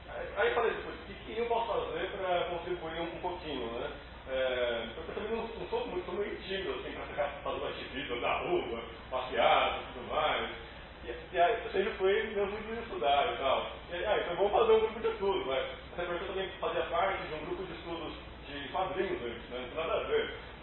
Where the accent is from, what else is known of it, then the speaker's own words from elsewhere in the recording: São Paulo, Brazil; Eu sou de São Paulo. Eu nunca vi no Rio, primeira vez que eu vim pro Rio.